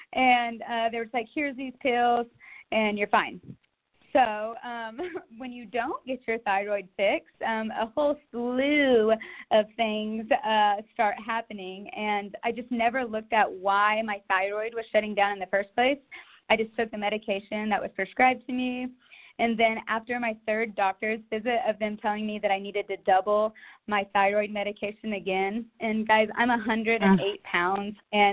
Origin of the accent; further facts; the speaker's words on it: Oklahoma, United States; Yeah, no, for like food-wise, because we are both from Oklahoma, so sweet tea was all in moderation